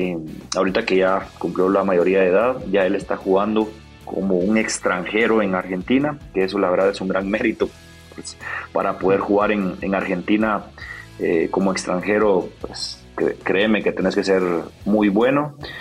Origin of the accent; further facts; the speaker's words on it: Jalapa, Guatemala; yo soy pues originario de Oriente, de Jalapa, para ser más específico